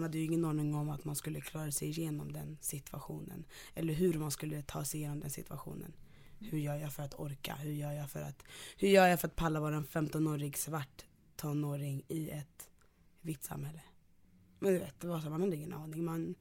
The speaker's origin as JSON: {"language": "Swedish", "town": "Fisksätra", "region": "Stockholm County", "country": "Sweden", "said": "Och att jag var från liksom Fisksätra, där det var knasigt hela tiden."}